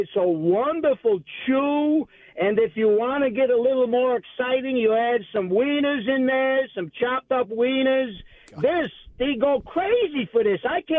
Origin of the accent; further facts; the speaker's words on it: New York, United States; I mean, I got thick skin. I'm from New York.